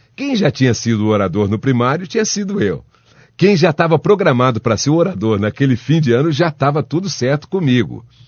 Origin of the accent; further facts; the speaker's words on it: Poços de Caldas, Minas Gerais, Brazil; now in São Paulo, Brazil; Sou mineiro de Poços de Caldas.